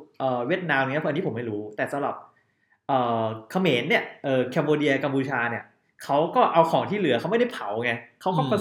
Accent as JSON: {"language": "Thai", "region": "Chanthaburi", "country": "Thailand", "said": "บ้านผมอยู่จังหวัดจันทบุรีซึ่งมันใกล้ๆใกล้ๆฝั่งอรันโดยอรันนะก็คือโรงเกลือนั่นแหละมันคือโรงเกลือ"}